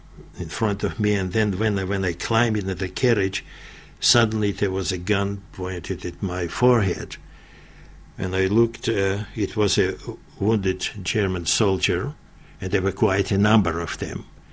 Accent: Latvia; born there; English is a second language; moved away; He asked for my name and where I was born, what country I come from. I said that I come from Soviet Union.

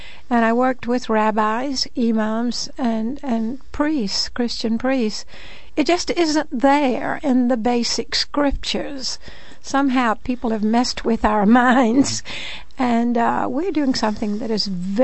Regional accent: Birmingham, Alabama, United States; I come from Birmingham, Alabama. I see you smiling. Do you offer me your sympathy?

